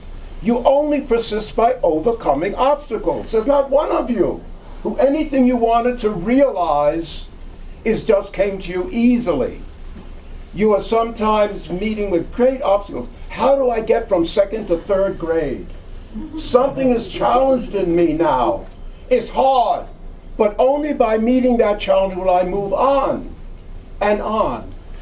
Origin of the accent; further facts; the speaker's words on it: New York City, New York, United States; Growing up in New York City, the Depression years of the 30s, you know, when my parents could feed, clothe, and house us, but they couldn't do any extra.